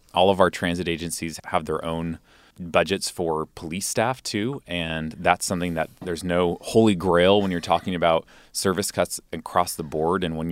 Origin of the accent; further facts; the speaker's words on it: Tacoma, Washington, United States; Again, going back to my hometown in Tacoma, I can get a bus home from Seattle at 12:30 to Tacoma.